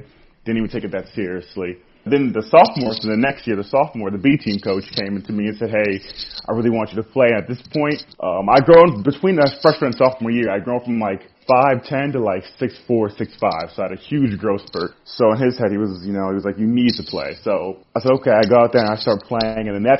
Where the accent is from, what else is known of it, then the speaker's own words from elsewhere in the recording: Minnesota, United States; I think back then it was, you know, I grew up in Minnesota, so it was Dante Culpepper and kind of Randy Moss.